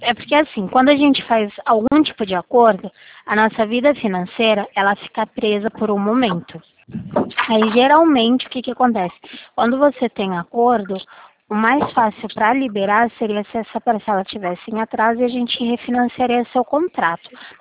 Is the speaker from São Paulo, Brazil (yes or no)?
yes; Limeira, São Paulo, Brazil; Eu sou daqui da cidade de Limeira